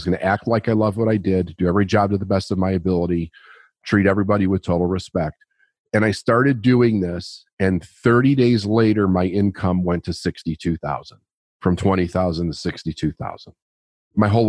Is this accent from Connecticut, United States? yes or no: no; Chicago, Illinois, United States; also born or lived in Phoenix, Arizona; I was born and raised in Chicago. In 76, we moved to Phoenix. Parents got divorced, moved back to Chicago in 79.